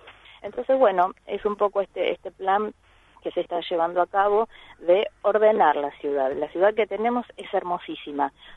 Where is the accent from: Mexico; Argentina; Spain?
Argentina; Pinamar, Buenos Aires Province; Yo soy nacida acá en Pinamar, yo nací en el año 76 y me ausenté un par de años cuando estuve estudiando afuera. Después viví toda mi vida acá.